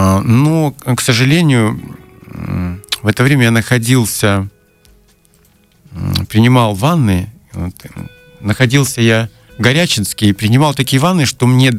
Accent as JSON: {"language": "Russian", "town": "Guzhiry", "region": "Buryatia", "country": "Russia", "tie": "born or raised there", "said": "И, то есть я из Тункинской долины."}